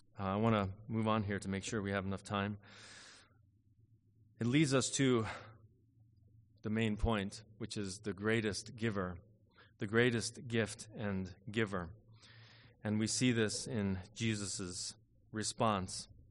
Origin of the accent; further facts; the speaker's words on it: Philadelphia, Pennsylvania, United States; I'm from the East Coast, as many of you know, and growing up in Philadelphia, near Philadelphia